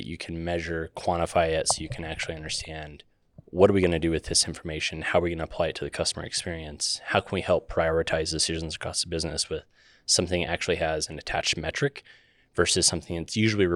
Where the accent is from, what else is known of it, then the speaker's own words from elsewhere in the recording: Fort Collins, Colorado, United States; moved away as an adult; now in Utah, United States; So I grew up in Fort Collins, Colorado. So just a hop, a skip, and a jump from where you folks will be here in the next week. And yeah, I was there for 18 years, came out to Utah after that for school and just never left.